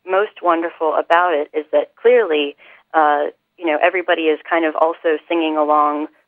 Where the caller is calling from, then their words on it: Prešov, Prešov Region, Slovakia; I'm calling you from Prešov, Slovakia.